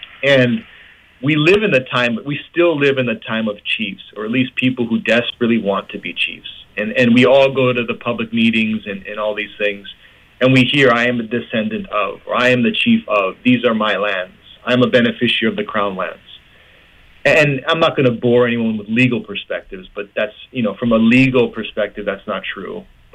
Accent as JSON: {"language": "English", "town": "Moloa'a", "region": "Hawaii", "country": "United States", "said": "I was always told, kind of flippantly, that we were just limu pickers from Kola. Like, we're just from Molo'a, we're nobody."}